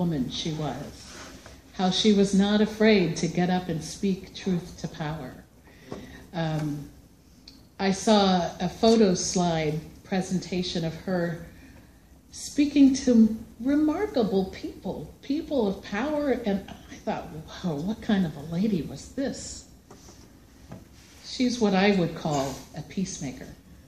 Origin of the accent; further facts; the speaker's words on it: Kansas City, Kansas, United States; I grew up in Kansas City, Kansas, the heartland of the Midwest, where our city is surrounded by farms and plain-spoken people.